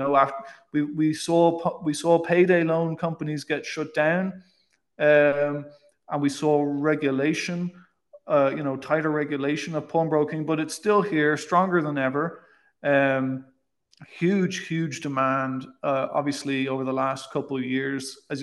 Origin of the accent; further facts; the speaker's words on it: Ireland; I mean, you know, being Irish myself, I've been, you know, I'm a huge fan of Iron Brew.